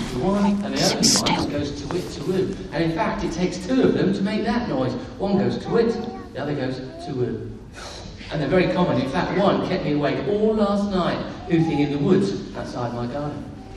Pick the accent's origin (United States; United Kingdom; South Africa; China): United Kingdom; East of England; A bird which was very common when I was a boy growing up in Suffolk